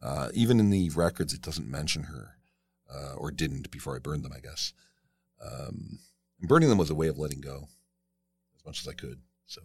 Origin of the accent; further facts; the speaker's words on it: Montreal, Quebec, Canada; born there; I was born in Montreal, and I'm French, but I don't speak a word of French.